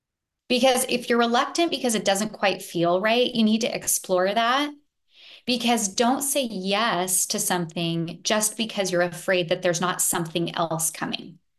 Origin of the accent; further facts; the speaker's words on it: Bellevue, Washington, United States; I'm from Bellevue as well.